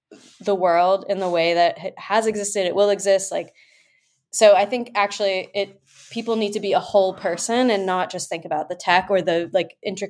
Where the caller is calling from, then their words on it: Maryland, United States; I'm joining here from Maryland, and you're listening to Women in Tech.